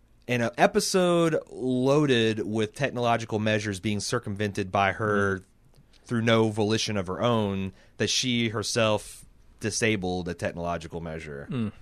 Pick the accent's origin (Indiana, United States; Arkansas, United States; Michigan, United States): Indiana, United States; Mooresville; Like, I grew up in Mooresville.